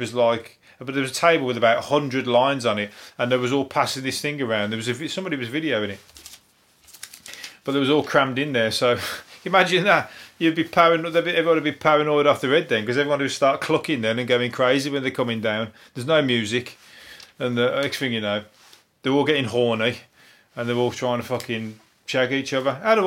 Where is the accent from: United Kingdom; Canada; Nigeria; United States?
United Kingdom; England; Especially as an Englishman there, as a foreigner.